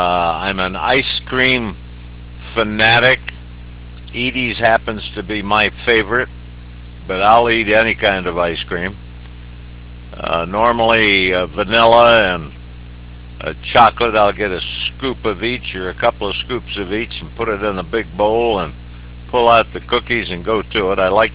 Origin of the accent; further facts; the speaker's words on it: Hawaii, United States; born there; I was born in the Hawaiian Islands, and I guess I'm not a very good Hawaiian because I don't care for coconut in any form.